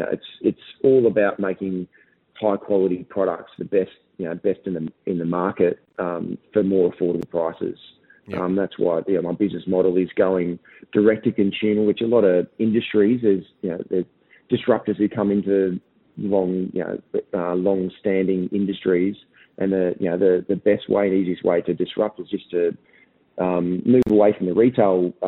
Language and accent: English; Ipswich, Queensland, Australia; I've only got incredible memories of growing up in Ipswich. It was very much a blue collar, hard working sort of city.